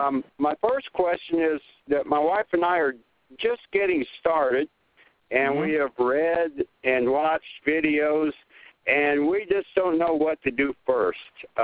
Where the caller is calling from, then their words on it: Springfield, Missouri, United States; Springfield, Missouri.